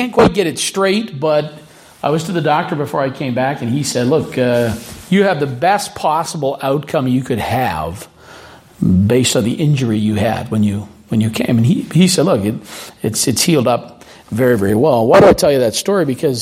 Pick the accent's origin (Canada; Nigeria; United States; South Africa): Canada; I'm a Canadian in Africa, and I break my arm ice skating.